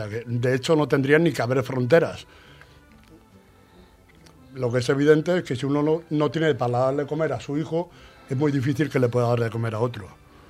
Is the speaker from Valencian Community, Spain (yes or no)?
yes; Valencia, Valencian Community, Spain; yo soy de Benimaclet